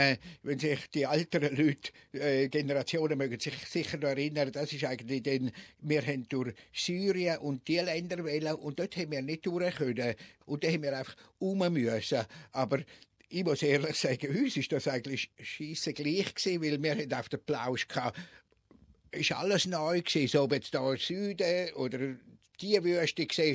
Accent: Switzerland; was man ja nicht darf als Schweizer

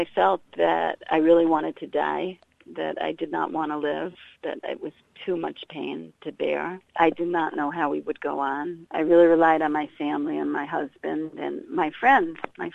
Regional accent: Long Island, New York, United States; I was born on Long Island. I grew up in New York on Long Island. I went to university in New York.

